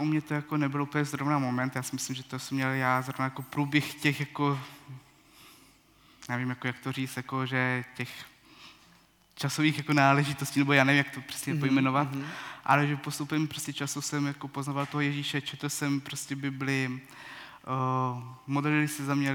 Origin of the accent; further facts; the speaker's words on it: Šumperk, Olomouc Region, Czechia; Možná, že bych doplnil vlastně, že pocházím ze Šumperka, ze Sedníku